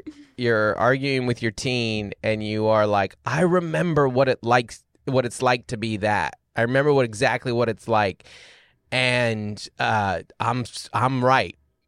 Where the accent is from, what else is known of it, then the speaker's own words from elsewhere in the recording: Federal Way, Washington, United States; I'm from Federal Way, Washington. I know run down cities.